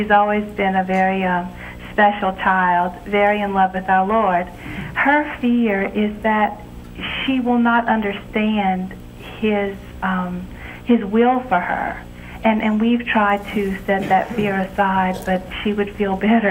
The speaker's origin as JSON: {"language": "English", "town": "Opelousas", "region": "Louisiana", "country": "United States", "said": "Oh, I'm from Opelousas, Louisiana."}